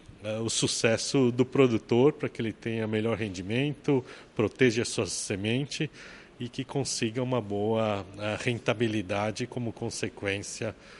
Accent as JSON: {"language": "Portuguese", "country": "Brazil", "said": "O Brasil é o país, e sendo brasileiro, lógico que a gente tem muito orgulho do nosso país e da nossa indústria agrícola"}